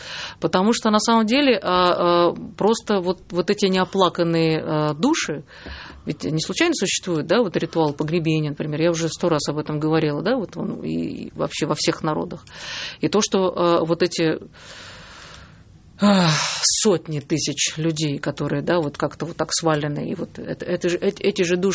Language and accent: Russian; Latvia; now in Russia; Я человек, который родилась и выросла в Латвии и была всегда изгоем русским.